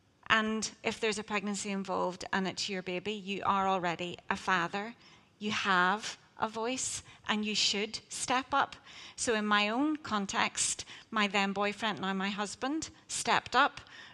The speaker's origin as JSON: {"language": "English", "region": "Northern Ireland", "country": "United Kingdom", "said": "I'm from Northern Ireland, but I was across the water, so abortion was readily available."}